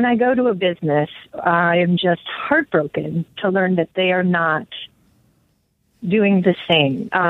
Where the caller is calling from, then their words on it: Chicago, Illinois, United States; also born or lived in Colorado; from Uptown. I'm calling because I was hoping. I'm back away from Colorado, back to Chicago.